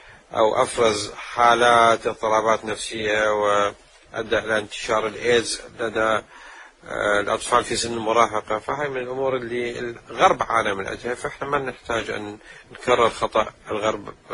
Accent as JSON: {"language": "Arabic", "country": "Iraq", "said": "ولو عندنا في العراق في بعض الأماكن النائية"}